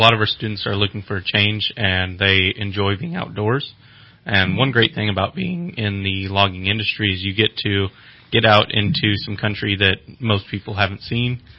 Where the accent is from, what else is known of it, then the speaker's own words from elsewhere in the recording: California, United States; I'm originally from Humboldt County.